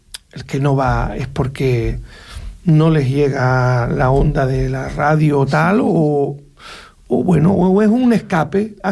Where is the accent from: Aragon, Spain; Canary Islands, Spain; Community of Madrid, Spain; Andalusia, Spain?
Canary Islands, Spain; yo soy majorero y yo por mi isla mato